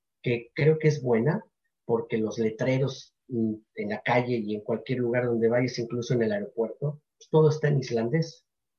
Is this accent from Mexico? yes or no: yes; Mexico; sino pensando como mexicano